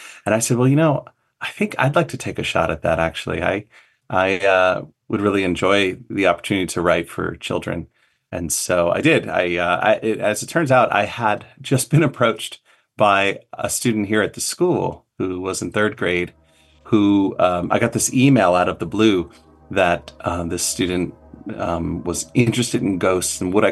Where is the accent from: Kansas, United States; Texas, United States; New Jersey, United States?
New Jersey, United States; now in Berkshires, United States; Well, I did grow up in the Northeast, but I'm from, well, sort of the North. I guess I grew up in New Jersey.